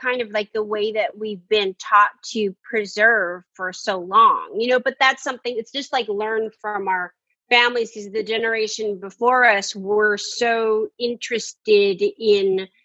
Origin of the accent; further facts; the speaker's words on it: San Francisco, California, United States; I grew up in San Francisco in the Tenderloin. So it's like, growing up in Black neighborhoods